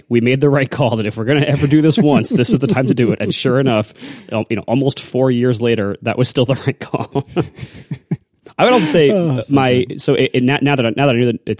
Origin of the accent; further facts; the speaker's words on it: Ohio, United States; born there; And maybe that's because I was born in Ohio.